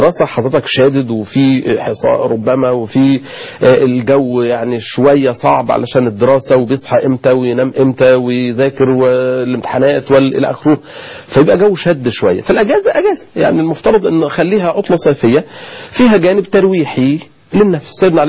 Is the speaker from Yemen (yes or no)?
no; Egypt; عندنا في مصر